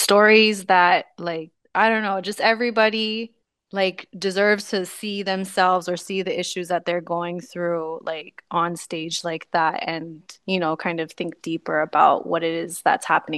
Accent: United States; now in Barbados; And I'm again from the States, so I'm used to this kind of thing being normalized and enforced by like laws and policies.

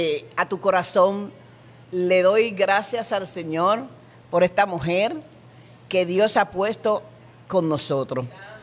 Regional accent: Dominican Republic; now in Puerto Rico; Como dominicana que soy, extraño algo.

